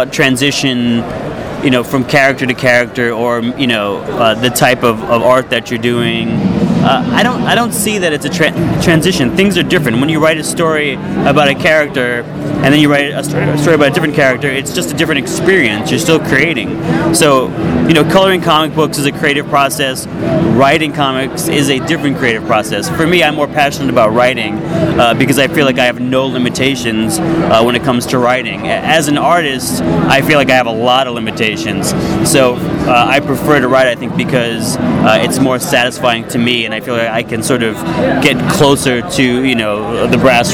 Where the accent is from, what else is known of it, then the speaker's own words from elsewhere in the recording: New York, United States; I was living in New York, I grew up in New York